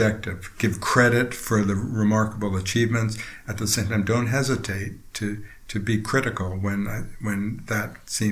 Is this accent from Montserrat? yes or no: no; New Jersey, United States; Just outside Princeton, New Jersey.